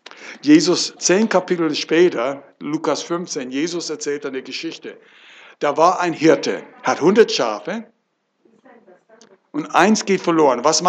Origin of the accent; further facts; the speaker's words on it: California, United States; German is a second language; now in Germany; Nein, ich komme aus Amerika, aus Kalifornien.